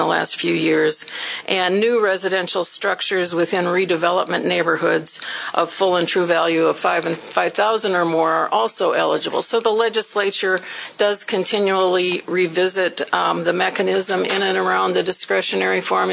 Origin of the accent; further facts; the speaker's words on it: Minna Lake, South Dakota, United States; I'm a lawyer from Minna Lake, just west of Aberdeen